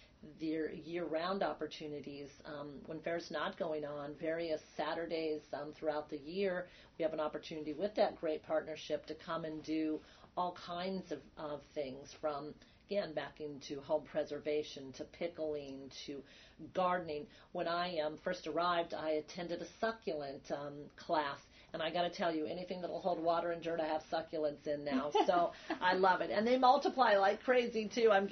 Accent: Midwest, United States; I have my own personal experience of home canning from growing up in the Midwest and having very large gardens

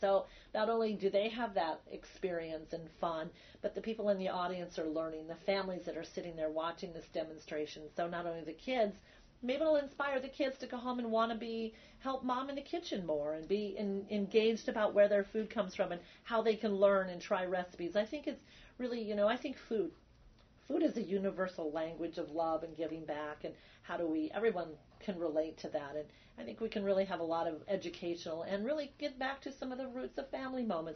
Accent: Midwest, United States; I have my own personal experience of home canning from growing up in the Midwest and having very large gardens

